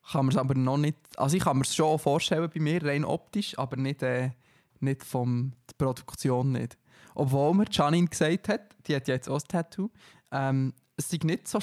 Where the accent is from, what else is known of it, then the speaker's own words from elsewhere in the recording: Grenchen, Solothurn, Switzerland; So als Schweizer, wo man das Meer nicht kennt, ist das schon immer beeindruckend.